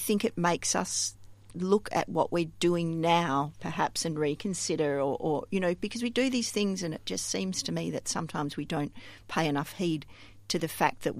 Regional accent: Australia; us apologising for being Australian

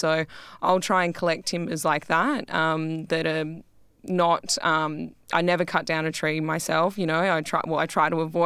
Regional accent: Perth, Western Australia, Australia; I'm from Perth and my family's based here and I've got heaps of friends here

